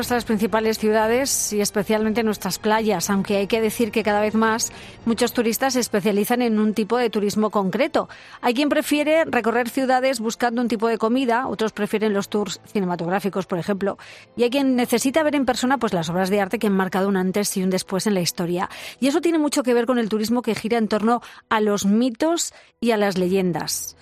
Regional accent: Castilla-La Mancha, Spain; y digo nuestra porque los dos somos castellano-manchegos.

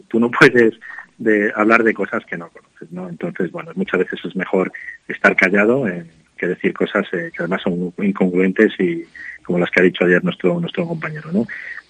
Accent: Castile and León, Spain; yo soy zamorano, yo quiero a mi tierra.

